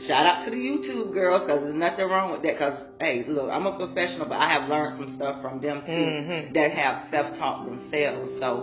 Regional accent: Tallahassee, Florida, United States; also born or lived in Polk County; I'm from Tallahassee, Florida, but originally from Polk County, but I was raised here in Tallahassee

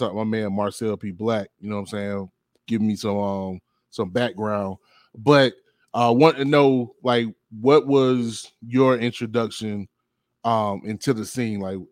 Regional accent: Florida, United States; No, I definitely feel you because as a kid growing up in the South in the 90s, you know what I'm saying? It was, especially in Florida, it's like a similar situation.

